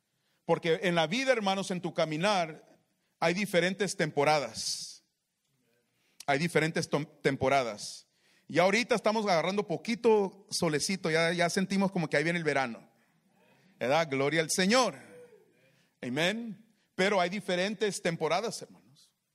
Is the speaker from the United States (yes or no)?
yes; California, United States; Yo soy nacido aquí en el centro. Soy del Valle Imperial. Aquí crecí, aquí fui a la escuela.